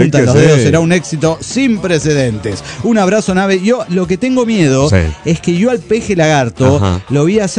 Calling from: Saint Cloud, Minnesota, United States; de Saint Cloud, Minnesota.

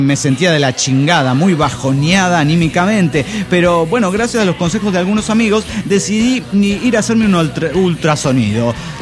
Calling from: Chetumal, Quintana Roo, Mexico; de Chetumal, Quintana Roo.

